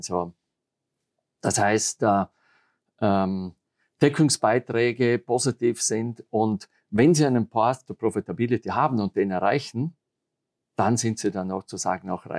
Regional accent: Austria; Das genau, ist das muss ich auch sagen als Österreicher.

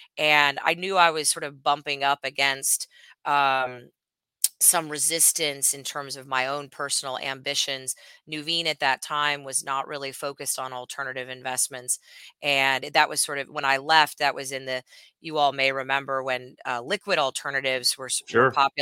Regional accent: Edmond, Oklahoma, United States; also born or lived in Omaha, Nebraska; I've spent my life in the Midwest. I was born in Omaha, Nebraska, and I grew up in Edmond, Oklahoma.

